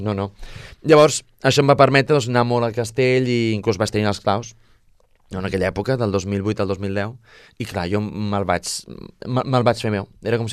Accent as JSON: {"language": "Catalan", "town": "Marinals", "region": "Catalonia", "country": "Spain", "tie": "born or raised there", "said": "jo de petit, jo vivia als Marinals, jo soc de Marinals, jo mai m'enamago, he viscut al centre. Però jo vaig néixer al 88, i del 88 al 96 vaig viure als Marinals."}